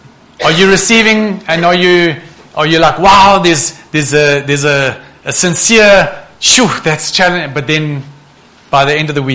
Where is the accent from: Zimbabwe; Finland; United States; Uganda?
Zimbabwe; I remember I grew up in Zimbabwe